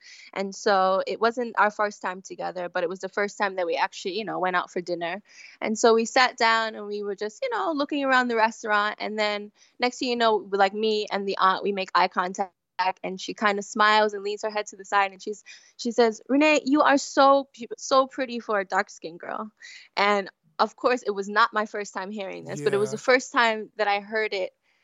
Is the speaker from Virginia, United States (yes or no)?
no; Yonkers, New York, United States; Yeah, so I grew up in Yonkers, New York. And so my childhood in Yonkers, I grew up around mostly white children.